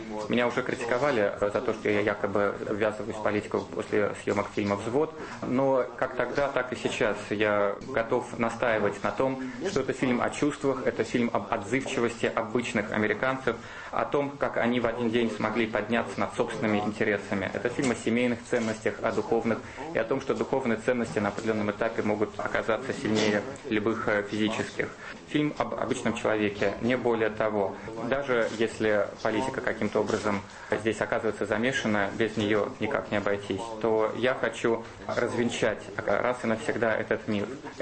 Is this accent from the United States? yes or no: yes; New York, United States; вернуться в Нью-Йорк и работать в Нью-Йорке, который является моим родным городом, там, где я родился.